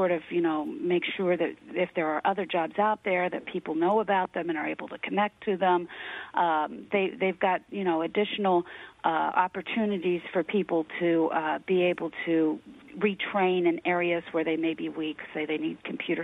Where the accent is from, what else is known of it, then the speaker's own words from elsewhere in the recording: Ohio, United States; Well, now, I grew up around Clinton County, so I'm very familiar with that area